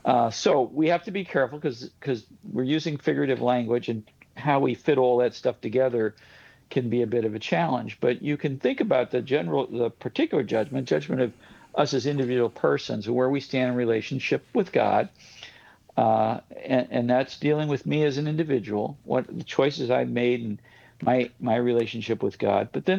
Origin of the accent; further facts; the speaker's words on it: St. Louis, Missouri, United States; I grew up in St. Louis and used to hang out in Springfield from time to time.